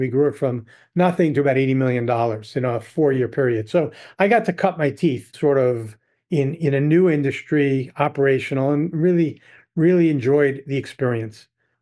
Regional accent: New York, United States; also born or lived in Midwest; I'm born and raised in New York, in the New York area. I went to school in the Midwest.

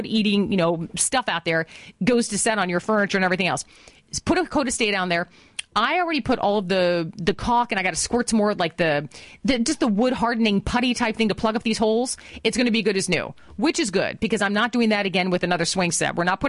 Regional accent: Wisconsin, United States; when I grew up in Wisconsin, the only room that had an air conditioner, first of all, was my folks' bedroom.

